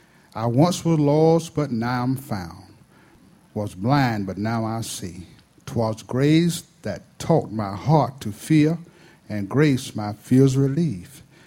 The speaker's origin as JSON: {"language": "English", "town": "Orlando", "region": "Florida", "country": "United States", "said": "I'm from Orlando, Florida, too. I wish I was in Atlanta. It's cooler up there. But I'm from Orlando."}